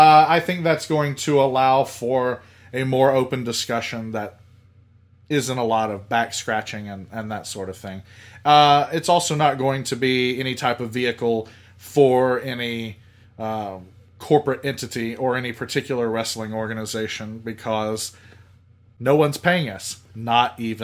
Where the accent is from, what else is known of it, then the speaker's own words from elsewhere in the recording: Georgia, United States; Growing up in South Georgia, only a few hours away from Atlanta